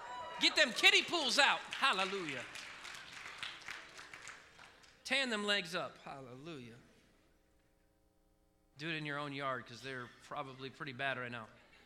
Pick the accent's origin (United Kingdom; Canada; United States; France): United States; Oregon; When we were growing up in Oregon, one of my favorite family traditions was the yearly Easter egg hunt.